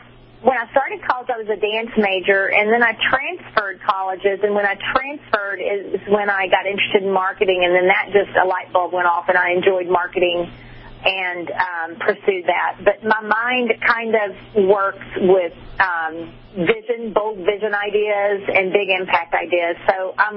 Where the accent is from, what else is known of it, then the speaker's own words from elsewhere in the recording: Utah, United States; My dad is originally from Lubbock, so I grew up in Utah.